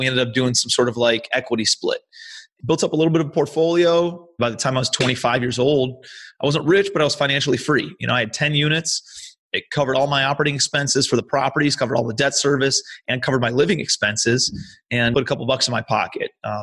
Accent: Ohio, United States; moved away as an adult; now in New York City, United States; So after I graduated college in 2007, I'm from Ohio originally. I ended up moving out to New York City. And my brother was living out there.

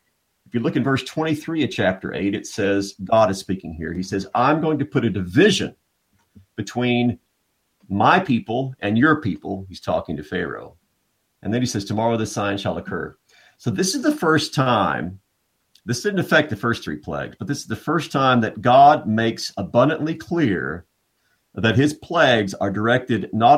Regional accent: Texas, United States; I grew up in Texas

